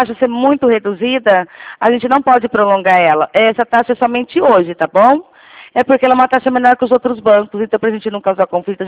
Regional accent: Rio Claro, São Paulo, Brazil; eu sou de Rio Claro

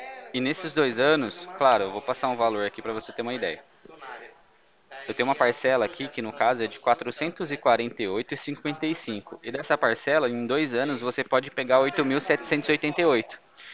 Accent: Mato Grosso, Brazil; não tenho mais o sotaque da minha família. Eu sou lá do Mato Grosso, então era meio puxado o sotaque.

